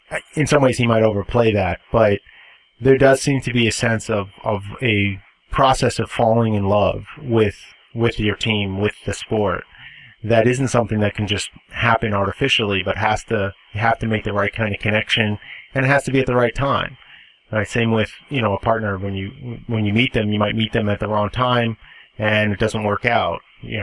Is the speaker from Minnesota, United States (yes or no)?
no; Boston, Massachusetts, United States; moved away; because I grew up in Boston. Now, I haven't lived in Boston for 20 years.